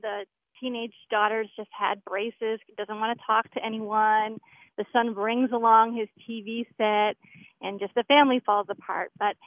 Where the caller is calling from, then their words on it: Durham, United States; I'm calling from Durham, and my pick for favorite vacation film is Mr. Hobbs Takes a Vacation.